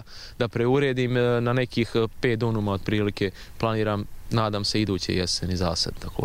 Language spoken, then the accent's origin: Serbian; Republika Srpska, Bosnia & Herzegovina; Da, ja sam rastao sa Republikom Srpskom i svi moji vršnjaci i oni koji se nalazili u situaciji kao ja bez roditelja